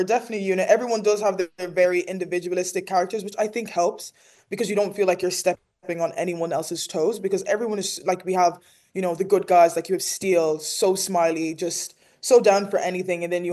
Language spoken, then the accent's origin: English; Enniscorthy, County Wexford, Ireland; Like for a small place, because I'm from Enniscorthy in Wexford, which is even smaller.